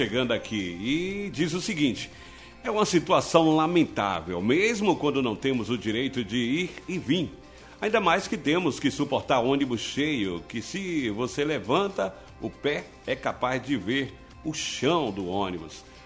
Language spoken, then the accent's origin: Portuguese; Sambaituba, Bahia, Brazil; eu sou de Sambaituba. Por favor, divulga pra gente aí.